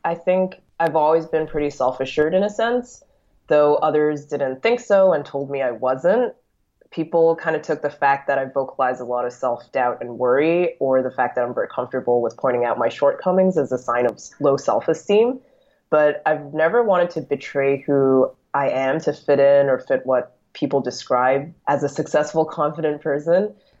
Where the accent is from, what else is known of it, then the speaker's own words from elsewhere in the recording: Hong Kong; also born or lived in New York City, United States; I'm ethnically half Hong Kong Chinese and half Belgian. I grew up in Hong Kong, and I had always attended British international schools. And then I moved to New York City when I was 17 and moved back to Hong Kong at age 27